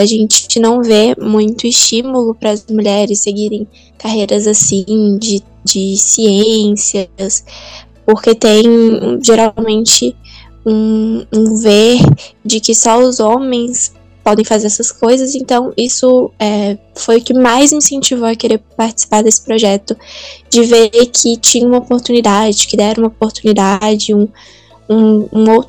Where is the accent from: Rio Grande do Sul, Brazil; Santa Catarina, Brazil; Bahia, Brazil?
Bahia, Brazil; Piripá; tenho 17 anos, sou de Piripá, Bahia, e atualmente estou no terceiro ano do ensino médio